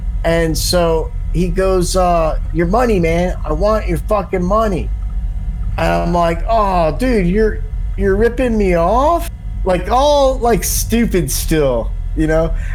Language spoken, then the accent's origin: English; Ireland; bear in mind, I'm an Irishman with about $4,000 still in his pocket, right?